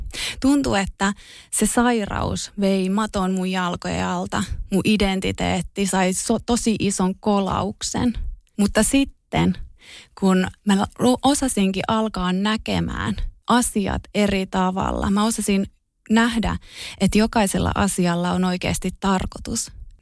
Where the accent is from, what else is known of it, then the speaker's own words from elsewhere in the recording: Tampere, Pirkanmaa, Finland; accent: mix of Tampere dialect and Turku; now in Turku, Finland; tää on vähän tämmöistä sekoitus Tampereen murretta ja vähän ehkä Turkua. Mä oon siis Tampereelta kotoisin oleva, mutta nykyisin asunut jo kohta 8 vuotta Turussa.